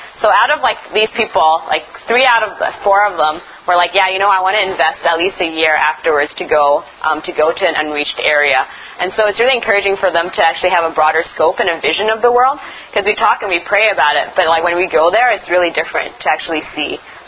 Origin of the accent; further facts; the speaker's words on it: Canada; It's like, oh, we're Canadian.